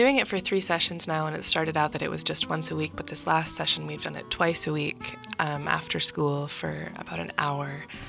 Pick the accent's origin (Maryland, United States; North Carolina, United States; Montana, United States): Maryland, United States; now in Pittsburgh, United States; I'm originally from outside of Washington, D.C., in Maryland.